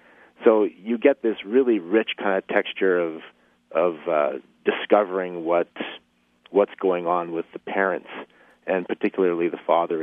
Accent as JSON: {"language": "English", "town": "Stony Plain", "region": "Alberta", "country": "Canada", "tie": "born or raised there", "lives_now": "Regina, Canada", "said": "I grew up just outside of Stony Plain, Alberta, and I live in Regina"}